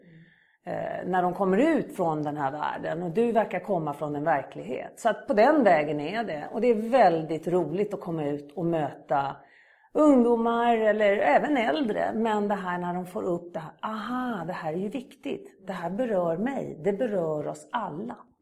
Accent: Malmö, Skåne, Sweden; Född och uppvuxen i Malmö.

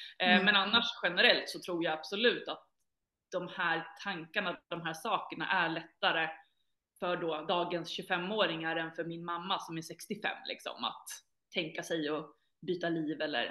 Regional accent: Uppsala, Uppsala County, Sweden; now in Spain; Jag kommer från Uppsala, född och uppväxt där.

